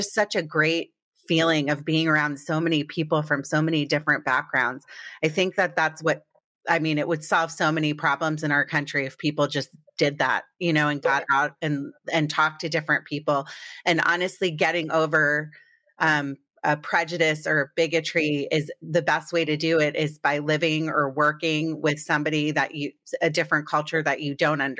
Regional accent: Potomac, Maryland, United States; also born or lived in Connecticut / New York; I grew up in Potomac, Maryland. There was not a whole lot of, like, it was all white people with Volvos, you know?

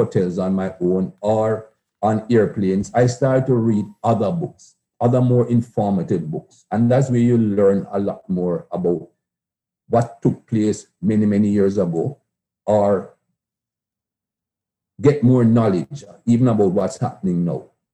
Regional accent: Jamaica; Growing up in Jamaica, and by the time I got to a sensible age in Jamaica

